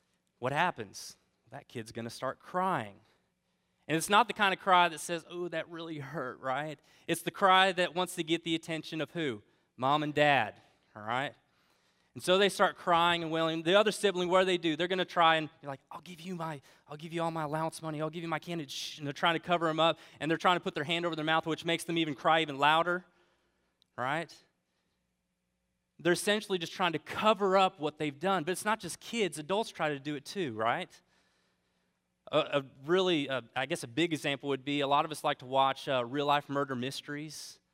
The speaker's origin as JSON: {"language": "English", "town": "Omaha", "region": "Nebraska", "country": "United States", "tie": "born or raised there", "said": "I grew up in Omaha, Nebraska, and a lot of times me and my buddies, we like to just play home run derby out in the neighborhood."}